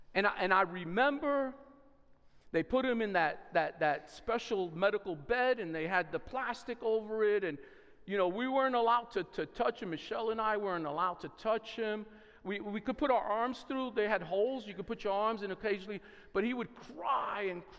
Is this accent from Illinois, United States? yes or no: no; New York City, New York, United States; I'm from New York City, right?